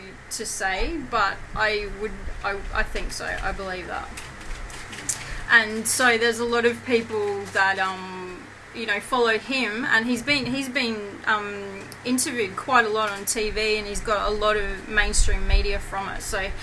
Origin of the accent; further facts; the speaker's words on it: Bougainville, Papua New Guinea; moved away; Yeah, well, it was the closest school to where we just moved, when we moved here from Bougainville Island in Papua New Guinea, so, yeah.